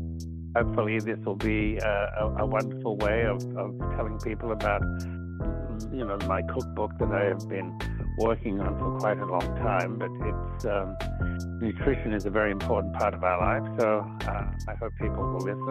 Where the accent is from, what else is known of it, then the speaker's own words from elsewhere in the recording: Australia; moved away; I came from Australia to New York City